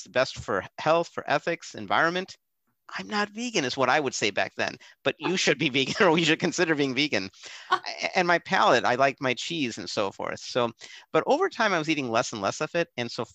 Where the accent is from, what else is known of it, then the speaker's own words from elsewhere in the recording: Ohio, United States; I was born in the States and they brought me up eating meat occasionally. I'd go out, you know, to Dogs and Suds was this place in small town Ohio